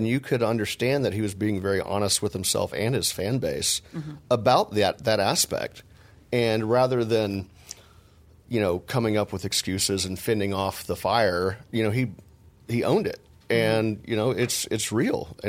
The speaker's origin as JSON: {"language": "English", "region": "Texas", "country": "United States", "said": "I'm from Texas"}